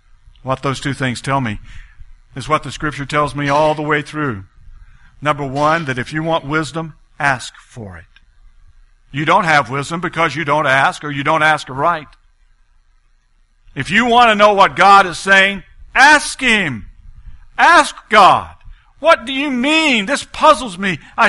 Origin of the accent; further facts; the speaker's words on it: Texas, United States; And they desperately wanted me, as a Texan, to show them how to do it.